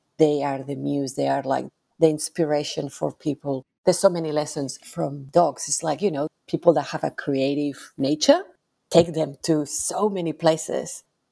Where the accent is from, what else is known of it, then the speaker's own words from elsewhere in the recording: Barcelona, Catalonia, Spain; English is a second language; I grew up in Barcelona, and Barcelona, we all live on top of each other in little apartments.